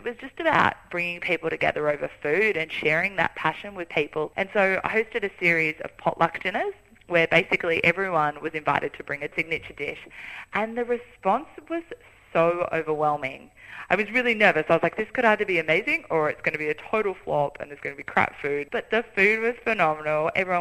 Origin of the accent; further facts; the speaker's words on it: Broken Hill, New South Wales, Australia; growing up in Broken Hill, there weren't a lot of options to eat out. But that said, we grew up with a massive backyard, a massive veggie patch out there.